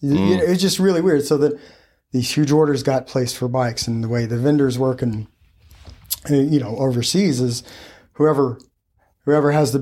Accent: Davis, Oklahoma, United States; now in Wisconsin, United States; where I'm at now is I live in Wisconsin. I was in Oklahoma, born and raised in Davis, Oklahoma.

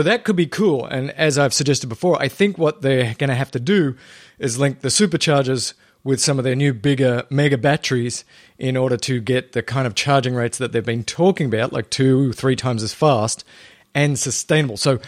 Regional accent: Australia; I'm Australian.

